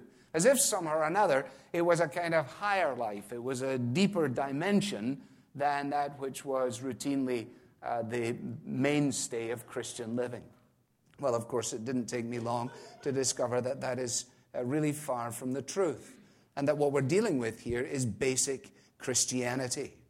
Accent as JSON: {"language": "English", "region": "Scotland", "country": "United Kingdom", "tie": "born or raised there", "said": "When I was a boy growing up in Scotland"}